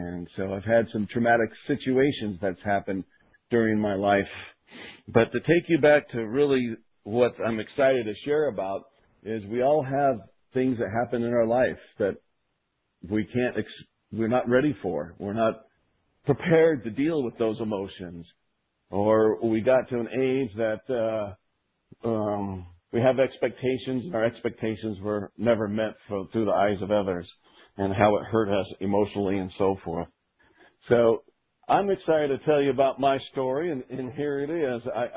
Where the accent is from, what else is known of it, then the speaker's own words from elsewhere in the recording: Colorado, United States; I grew up in Colorado and blessed to have a great family.